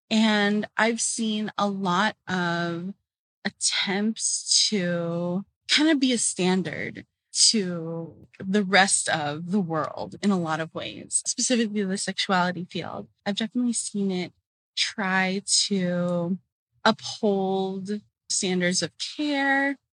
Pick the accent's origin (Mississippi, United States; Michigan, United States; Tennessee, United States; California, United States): California, United States; Los Angeles; first language Tagalog; also born or lived in Philippines; I moved from the Philippines at 4 years old to Los Angeles with my mom to join my dad and the rest of his family. But I grew up in Los Angeles.